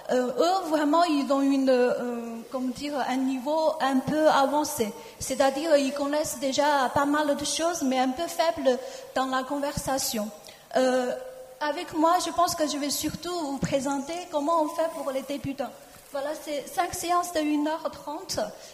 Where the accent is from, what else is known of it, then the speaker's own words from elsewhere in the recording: China; French is a second language; moved away as an adult; now in France; moi je suis chinoise, je suis venue en France depuis 2005. J'ai fait mes études en France, à Aix-en-Provence